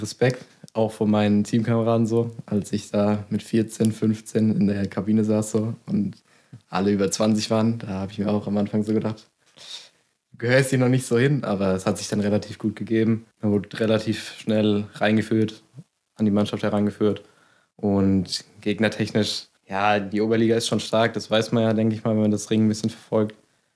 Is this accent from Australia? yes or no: no; Westerngrund, Bavaria, Germany; Ich komme aus dem schönen Westerngrund, im Karlgrund.